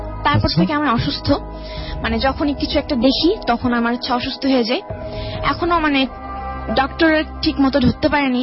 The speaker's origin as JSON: {"language": "Bangla", "town": "Savar", "region": "Dhaka Division", "country": "Bangladesh", "said": "আমি সাভার থেকে আসছি।"}